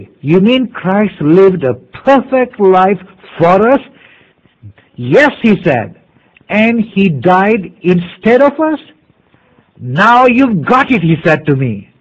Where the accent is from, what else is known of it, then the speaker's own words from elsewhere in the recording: India; since I come originally from India, he thought I was a Hindu